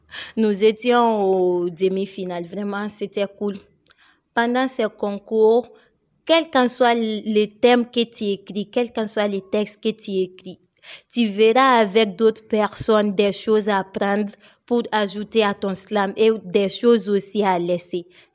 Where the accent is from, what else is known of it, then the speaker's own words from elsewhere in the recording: Kangaba, Koulikoro, Mali; born there; comme je suis née à Kangaba, nous sommes partis faire une petite visite là-bas